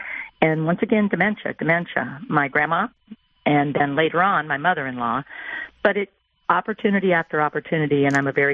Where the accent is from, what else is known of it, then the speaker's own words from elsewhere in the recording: West Virginia, United States; also born or lived in Washington; So I grew up in West Virginia with a side trip out to Washington State when my dad was in the military.